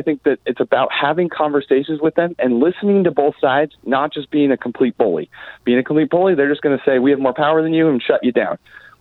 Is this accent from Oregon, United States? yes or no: yes; Portland, Oregon, United States; Even though I'm from Portland, I'm still everywhere meeting all of these people.